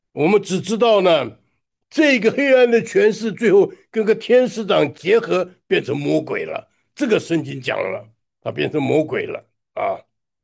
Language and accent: Chinese; United States; 现在我们美国人很可怕